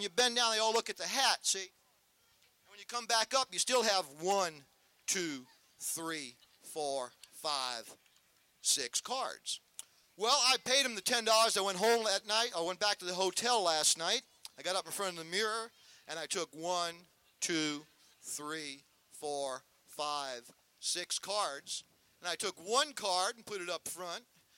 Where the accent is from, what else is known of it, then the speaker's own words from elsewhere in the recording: New Orleans, Louisiana, United States; I'm a magician. I'm from New Orleans, and I'm not competition for you.